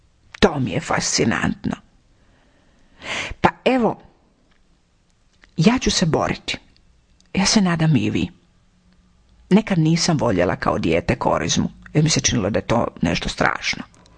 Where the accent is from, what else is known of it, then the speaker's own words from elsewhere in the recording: Split-Dalmatia County, Croatia; To se tako kod nas u Dalmaciji kaže